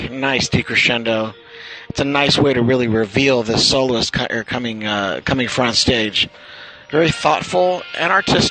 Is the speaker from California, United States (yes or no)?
yes; Los Angeles, California, United States; I'm from Los Angeles, California.